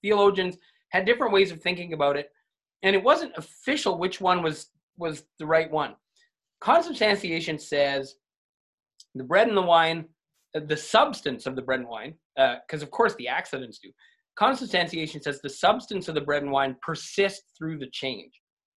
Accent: Canada; So yeah, I'm a Canadian.

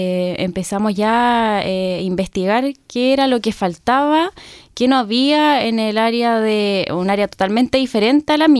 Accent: Concepción, Biobío, Chile; Yo soy de Concepción

